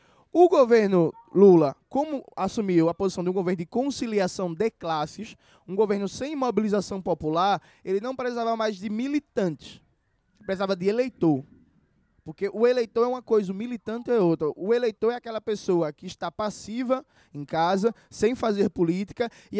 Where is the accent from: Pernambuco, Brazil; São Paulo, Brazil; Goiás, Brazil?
Pernambuco, Brazil; Porque, enfim, eu venho lá de Pernambuco